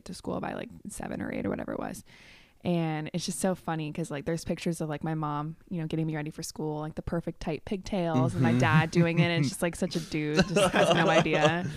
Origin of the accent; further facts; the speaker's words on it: Chicago, Illinois, United States; Let me tell you my life story. I was born in Chicago, born and raised. Go Cubbies. And that was like the most Chicago thing.